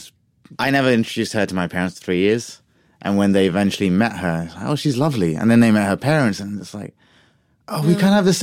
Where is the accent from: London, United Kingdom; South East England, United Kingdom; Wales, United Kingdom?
London, United Kingdom; East Ham; I grew up in East Ham.